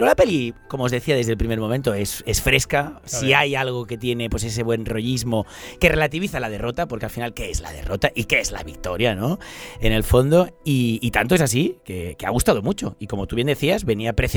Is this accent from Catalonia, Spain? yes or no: yes; Barcelona, Catalonia, Spain; yo del Raval.